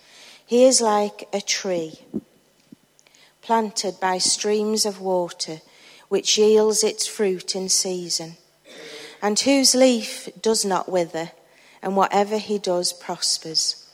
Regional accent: North East England, United Kingdom; accent: Geordie; and I'm a Geordie, in case you've not recognised that yet

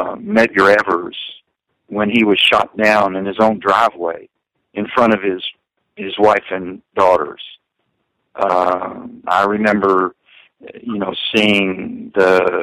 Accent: Virginia, United States; I grew up in Virginia at the time. I attended a segregated elementary school.

